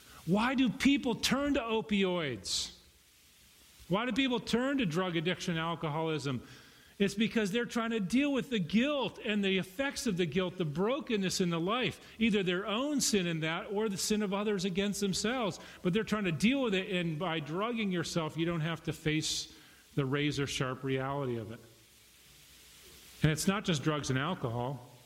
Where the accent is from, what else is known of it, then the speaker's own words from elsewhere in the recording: Hartford, Connecticut, United States; I grew up in Irish Catholicism in Hartford, Connecticut.